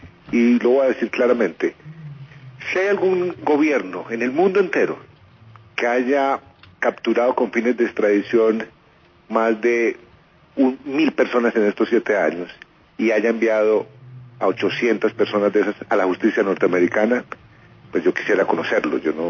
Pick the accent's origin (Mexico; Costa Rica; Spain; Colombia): Colombia; Los aliados en la región, en el continente, más cercanos a Estados Unidos para luchar contra el crimen transnacional, somos los colombianos.